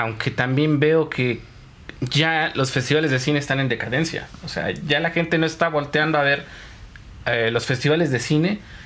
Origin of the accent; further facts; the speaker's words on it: Mexico; pero soy mexicano, cabrón.